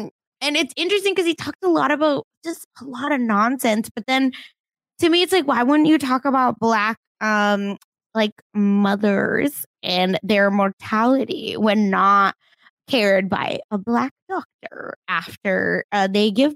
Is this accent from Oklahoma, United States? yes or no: yes; Tulsa, Oklahoma, United States; Maybe even the Black Wall Street, which was unfortunately in my part of where I grew up in Tulsa.